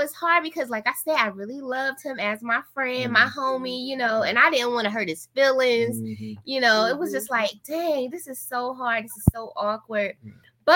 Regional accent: North Carolina, United States; moved away as an adult; also born or lived in Florida; As you know, I'm from North Carolina. And after I graduated from A&T, I immediately left out on a whim. Said, I'm moving to South Florida.

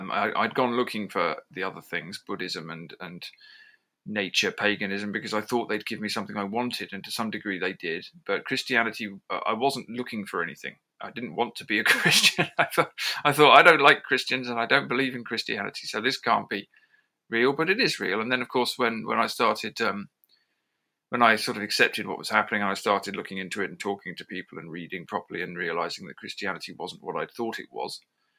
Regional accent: England, United Kingdom; now in Ireland; So I'm English, so I suppose culturally it would make sense for me to be Anglican. I live in Ireland, so it would be easiest to be Catholic.

